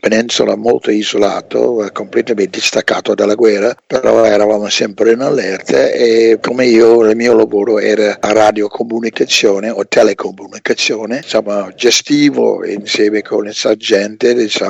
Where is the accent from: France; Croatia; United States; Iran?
United States; Muskegon Heights, Michigan; also born or lived in Massachusetts; nei primi 7 anni sono vissuto in Massachusetts. Spostandomi insieme con mamma e papà, siamo andati in Michigan, a Muskegon Heights, Michigan, che è un piccolo quartiere, diciamo, fuori Muskegon, dove ho fatto liceo